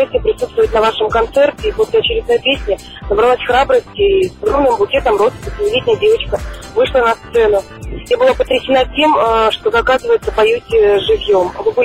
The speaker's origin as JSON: {"language": "Russian", "town": "Bratsk", "region": "Irkutsk Oblast", "country": "Russia", "tie": "born or raised there", "said": "когда мне было лет 7, вы приехали в мой родной город Братск Иркутской области."}